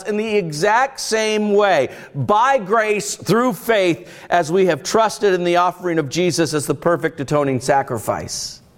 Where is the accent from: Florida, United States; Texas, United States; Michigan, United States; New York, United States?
Florida, United States; I grew up in Florida. I had never heard of such a thing until I came up north.